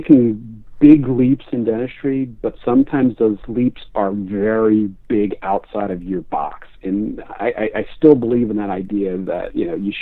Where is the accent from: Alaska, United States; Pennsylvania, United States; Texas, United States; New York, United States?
Pennsylvania, United States; Philadelphia; and I'm from Philadelphia.